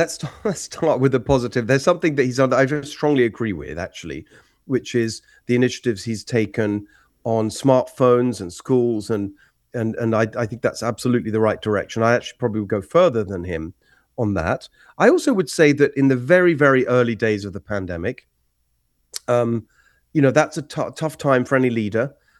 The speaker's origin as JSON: {"language": "English", "region": "England", "country": "United Kingdom", "tie": "born or raised there", "moved": "as an adult", "lives_now": "United States", "said": "My parents are actually Hungarian. They were refugees from communism in Hungary. I grew up in England. But for many, many years, even before we moved here with my wife and my two sons in 2012"}